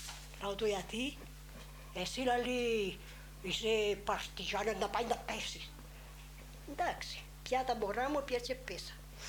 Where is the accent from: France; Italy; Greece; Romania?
Italy; Bergamo, Lombardy; Greek is a second language; Μπέργαμο.